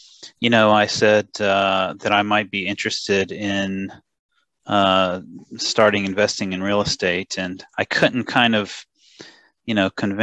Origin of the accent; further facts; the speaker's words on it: United States; I'm from America, so people that come from America, they think about real estate as buying low and selling high.